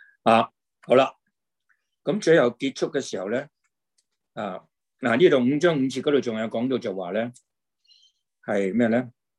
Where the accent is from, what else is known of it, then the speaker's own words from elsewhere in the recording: China; 那么我们中国人呢，以前呢同埋呢段時間咧，都好多嘅廟啦嚇